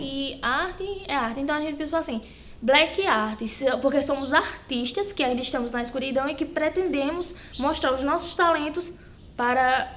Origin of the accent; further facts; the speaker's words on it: Paraíba, Brazil; nós que somos da Paraíba somos discriminados